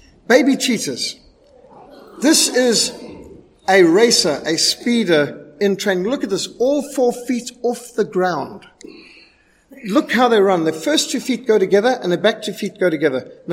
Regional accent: Zimbabwe; Well, this is where I grew up in Rhodesia. We would get giraffes coming in our swimming pools.

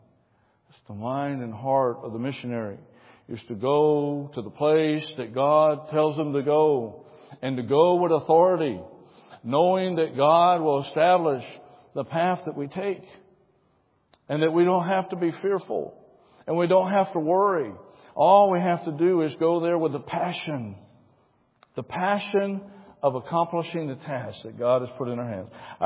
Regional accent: United States; Now, Pastor, I show up on time because I'm American.

